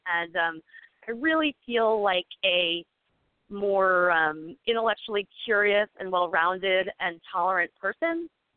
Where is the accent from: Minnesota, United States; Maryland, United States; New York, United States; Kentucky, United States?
Maryland, United States; Annapolis; now in Camden, United States; the newspaper where there was the shooting today, is my hometown newspaper. So that affected me kind of deeply. There's a lot of great stuff to write about in Annapolis